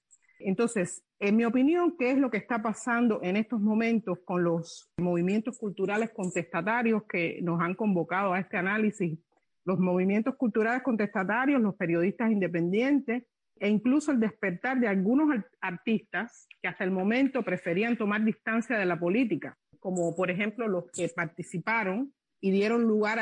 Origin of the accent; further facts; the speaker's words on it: Cuba; Quienes nacimos y crecimos en Cuba bajo estas condiciones